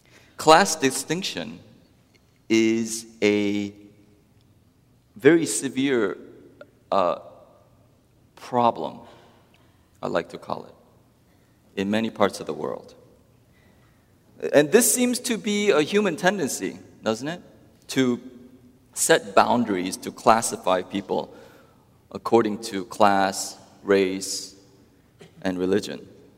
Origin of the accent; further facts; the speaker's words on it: Georgia, United States; English is a second language; also born or lived in South Korea; if I had stayed in Korea with less of this inferiority complex that might have been developed while growing up in Georgia